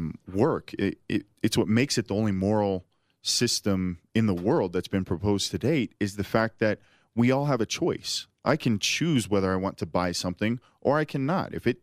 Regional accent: Oakland, California, United States; People don't realize that when I grew up in Oakland, it was a common occurrence to get shot out when I walked down the streets.

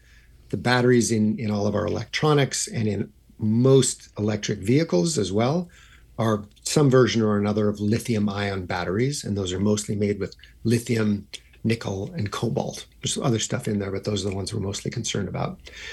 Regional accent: Vancouver, British Columbia, Canada; A few years ago, we moved back to my hometown, Vancouver, Canada.

